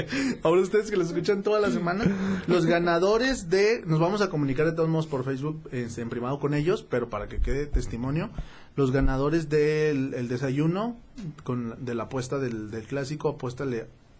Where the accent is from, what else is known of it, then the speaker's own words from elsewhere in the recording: Tonalá, Mexico; Todos somos de Tonalá, toda mi familia es de Tonalá.